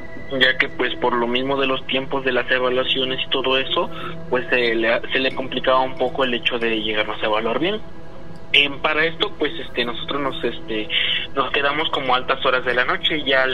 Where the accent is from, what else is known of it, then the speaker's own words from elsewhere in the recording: Huajuapan de León, Oaxaca, Mexico; now in Puebla, Mexico; Yo soy de Huajuapan de León.